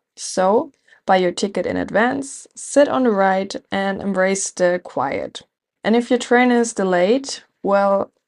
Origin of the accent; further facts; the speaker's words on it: Baden-Württemberg, Germany; I'm from Baden-Württemberg originally, and now I'm living in Bavaria.